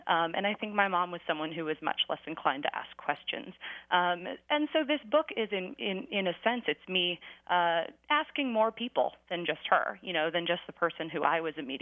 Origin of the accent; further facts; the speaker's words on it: California, United States; I grew up in California, but we'd go to the lake and all the family would be together